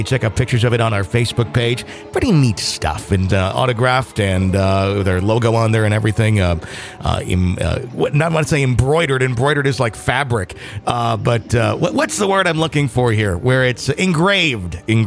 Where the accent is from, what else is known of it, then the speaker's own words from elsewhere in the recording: Wisconsin, United States; I mean, you're obviously, we're from Wisconsin, so we have much experience sledding.